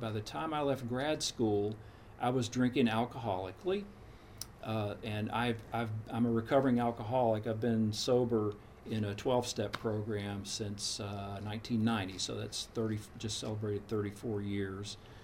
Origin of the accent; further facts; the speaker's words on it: Nashville, Tennessee, United States; I grew up in Nashville, Tennessee. I left when I went to grad school, but I was there for my childhood.